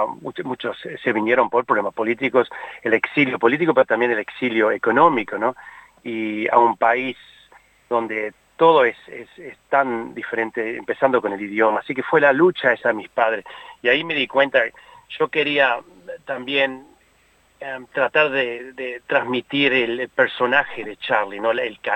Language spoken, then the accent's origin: Spanish; Uruguay; now in Australia; yo soy uruguayo, obviamente me siento australiano también